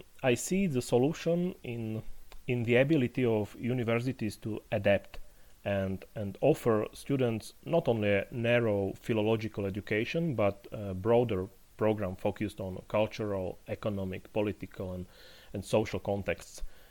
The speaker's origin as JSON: {"language": "English", "town": "Poprad", "region": "Prešov Region", "country": "Slovakia", "tie": "born or raised there", "said": "staying in Slovakia, now in my hometown of Poprad, below the High Tatras, with my family and my puppy."}